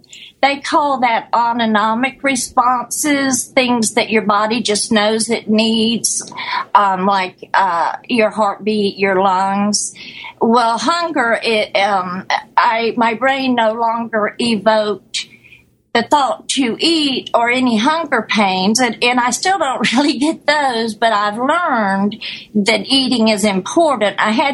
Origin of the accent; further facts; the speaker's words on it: Florida, United States; And I'm from Florida